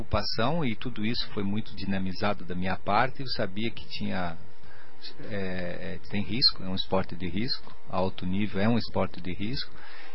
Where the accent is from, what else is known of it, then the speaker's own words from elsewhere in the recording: Brazil; moved away; A gente é sul-americano, made in Brasil.